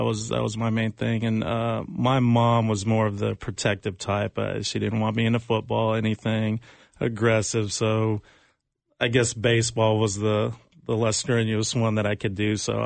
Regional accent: Mississippi, United States; because I'm half Japanese. My mom's full Japanese, and my dad was white, and we grew up in Mississippi.

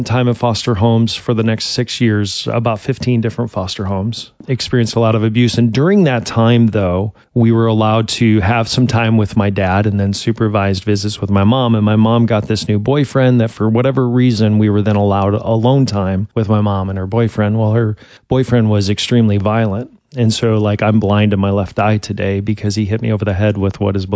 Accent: Kentucky, United States; born there; I was born in Kentucky back in the 1970s, and my mom was really young.

